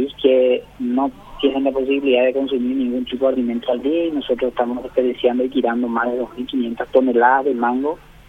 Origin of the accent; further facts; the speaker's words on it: Paraguay; cómo somos los paraguayos en un porcentaje importante.